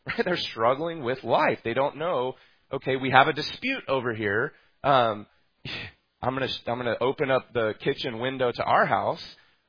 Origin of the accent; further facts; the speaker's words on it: Texas, United States; I'm from Texas.